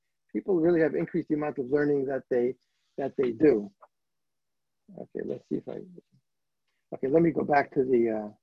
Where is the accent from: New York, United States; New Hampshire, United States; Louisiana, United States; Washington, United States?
New York, United States; Flatbush; When I grew up in Flatbush